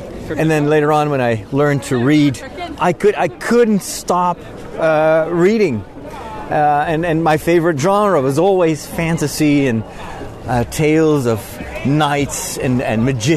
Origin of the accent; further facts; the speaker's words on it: Netherlands; I am from Holland. I am.